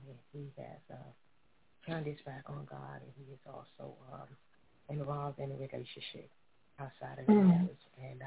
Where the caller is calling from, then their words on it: Decatur, Illinois, United States; I'm calling from Decatur, Illinois. How are you doing this evening, ma'am?